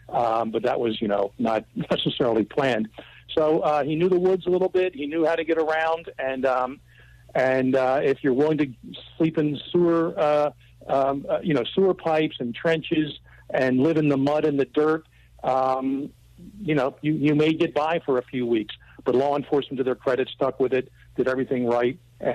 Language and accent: English; Pennsylvania, United States; even though it's relatively warm now in the southeastern Pennsylvania area, which, by the way, is my hometown